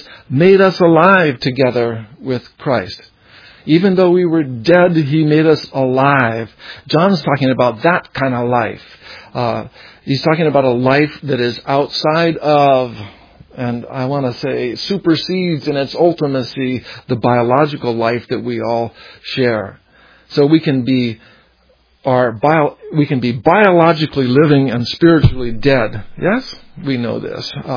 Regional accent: Hawaii, United States; moved away as an adult; also born or lived in Boulder; I was born in Hawaii in 1956, and my mom and dad were Nat and Gail. I went to this elementary school and that other school. Then I traveled to the mainland to go to college in Boulder

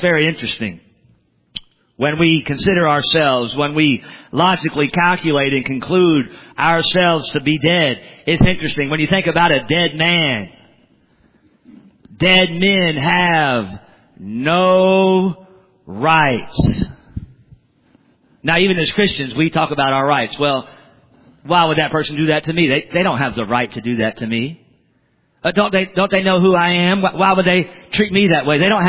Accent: the South, United States; Now, I'm from the South, and when somebody would ask you something, you'd say, well, I reckon I am.

